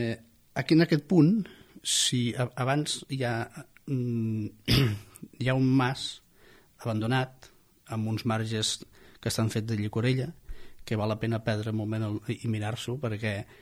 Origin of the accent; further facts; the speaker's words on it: La Figuera, Catalonia, Spain; I de pas, ja que som de la Figuera